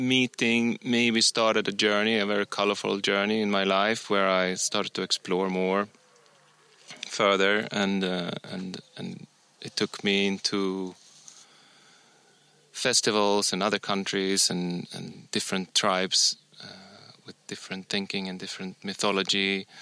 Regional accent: Sweden; am a white middle-aged man, and I grew up in suburbia in Sweden

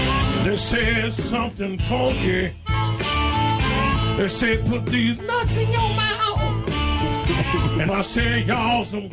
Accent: Chicago, Illinois, United States; I'm from Chicago, okay? We got Deep Dish Pizza.

